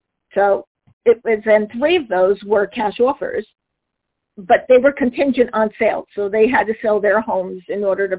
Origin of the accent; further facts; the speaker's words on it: New Jersey, United States; because I come from North Jersey and I have a lot of friends and family who I can help out that way.